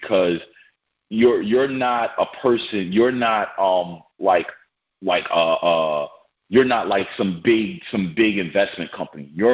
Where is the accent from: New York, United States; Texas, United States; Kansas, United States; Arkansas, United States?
New York, United States; So I'm from New York.